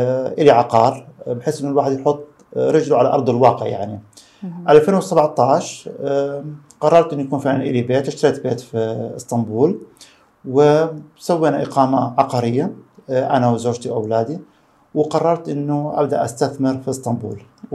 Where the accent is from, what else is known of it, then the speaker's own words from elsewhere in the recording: Riyadh, Riyadh Province, Saudi Arabia; moved away as an adult; also born or lived in Egypt; now in Turkey; أنا كنت من مواليد المملكة العربية السعودية في مدينة الرياض 1977، وزي باقي الشعوب اللي عاشت أغلب حياتها في دول الخليج لحد الثانوية العامة ولحد التوجيهي. وبعد التوجيهي انتقلت لمصر